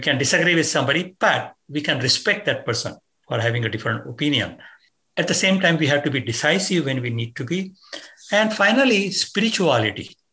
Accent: India; accent: Indian; now in United States; I was born and raised in India and I moved to the US.

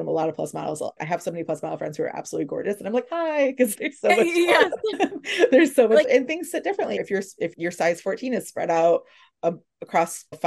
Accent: New York, United States; as a New Yorker, we do not go to Times Square.

